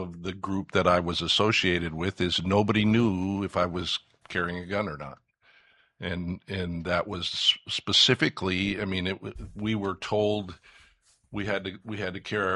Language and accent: English; Minnesota, United States; as we're seeing in my home state as well of Minnesota